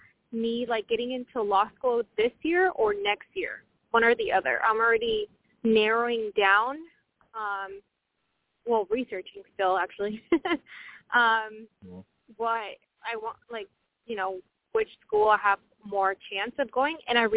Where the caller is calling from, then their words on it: Washington, United States; Washington State.